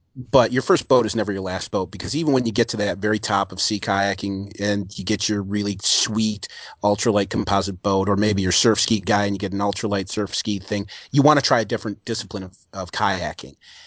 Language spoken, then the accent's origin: English; United States; I am so American, it hurts.